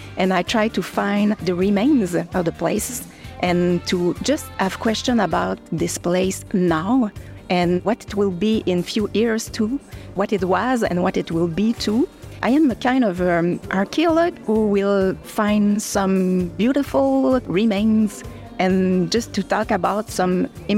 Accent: Quebec, Canada; I am an artist from Quebec

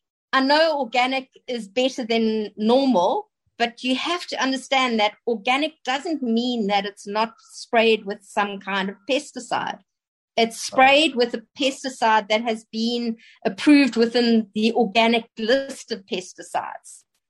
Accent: South Africa; I remember I grew up in South Africa, so we were not getting a lot of that kind of stuff to watch.

